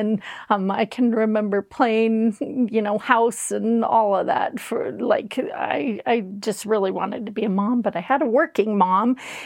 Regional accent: Ennis, Montana, United States; Well, I grew up in Ennis, Montana, which is a lovely place to grow up. I was a public school child, and my parents were both working parents.

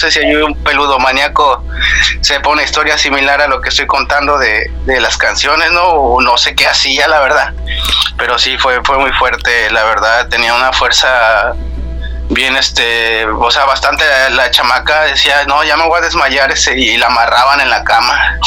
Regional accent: Misantla, Veracruz, Mexico; now in Reynosa, Mexico; Yo soy originario de Veracruz, de Misantla, Veracruz.

